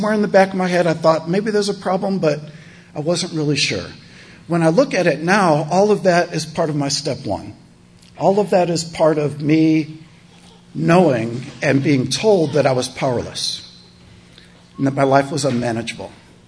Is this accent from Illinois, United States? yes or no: yes; Chicago, Illinois, United States; And I moved, this was in Illinois. I'm from Chicago originally. And Chi-Town, all right, yes.